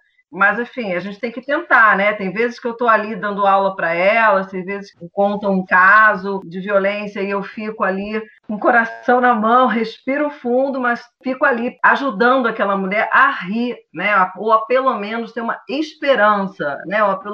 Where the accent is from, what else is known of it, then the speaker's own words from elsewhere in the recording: Rio de Janeiro, Brazil; Eu sou do Rio de Janeiro, mas vim aqui dirigir.